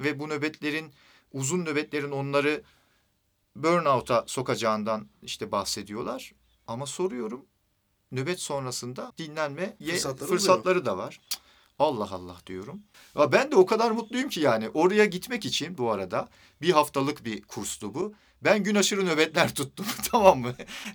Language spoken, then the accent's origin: Turkish; Harran, Şanlıurfa, Turkey; Ya ben Anadolu'dan gelmiş gariban bir köleyim. Hani onlar sendikalı ben Harranlıyım yani başka bir şey değil yani.